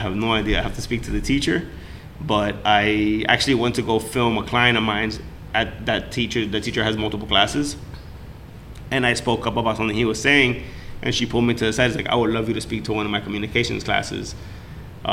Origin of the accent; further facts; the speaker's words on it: Hialeah, Florida, United States; For example, I'm from Hialeah. We're Miami-Dade County, but we used to be Metro-Dade County.